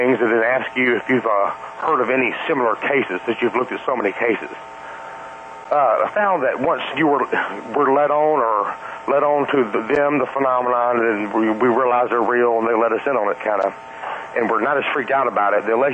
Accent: Shreveport, Louisiana, United States; now in Atlanta, United States; I'm from Shreveport originally, so...

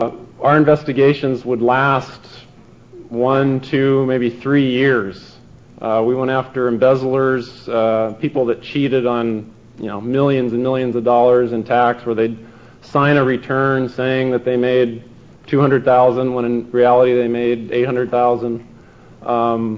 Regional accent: San Jose, California, United States; And I was born and raised in San Jose

